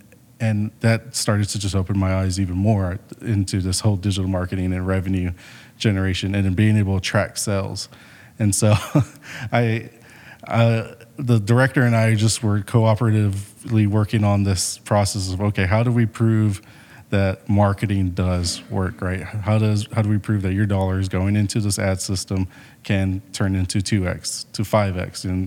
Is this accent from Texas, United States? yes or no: yes; San Antonio, Texas, United States; And so I'm from San Antonio, Texas.